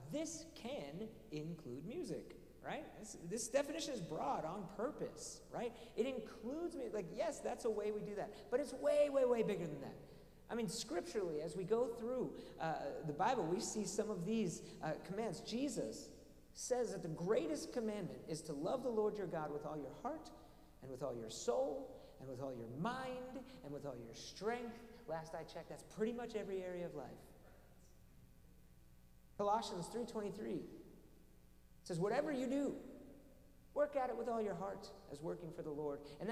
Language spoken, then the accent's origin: English; Pennsylvania, United States; They were getting married in Tennessee. I'm from Pennsylvania.